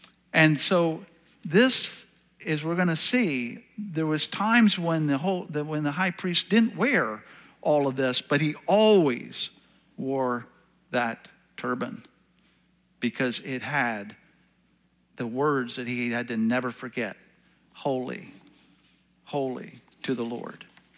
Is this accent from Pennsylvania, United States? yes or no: yes; Pennsylvania, United States; So when I look at the flag, I know it's the American flag, but also I am represented as from Pennsylvania.